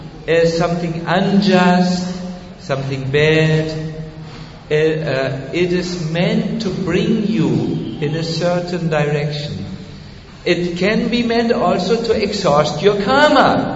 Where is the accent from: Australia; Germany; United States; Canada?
Germany; We are from Germany. We are very stubborn people.